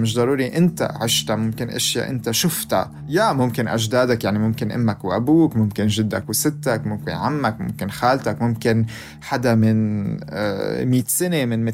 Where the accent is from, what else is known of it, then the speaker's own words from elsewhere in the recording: Palestine; يعني انا فلسطيني، انا اهلي ابوي كان لاجئ، جدي وستي كانوا لاجئين